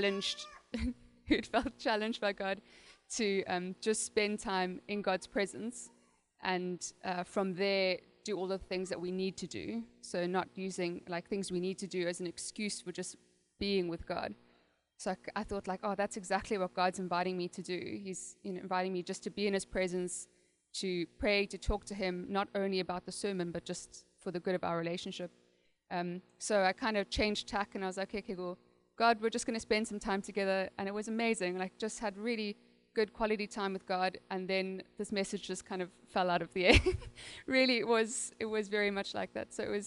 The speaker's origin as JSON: {"language": "English", "country": "South Africa", "tie": "born or raised there", "said": "I'm, as Kev said, I'm from South Africa. I've born and raised there in South Africa, and yeah, I've been here since, what is it, September last year"}